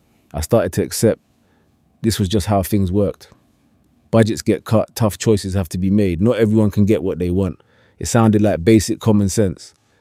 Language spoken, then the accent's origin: English; Manchester, North West England, United Kingdom; I grew up in Moss Side with my dad working nights at the airport and my mum cleaning offices in the city centre.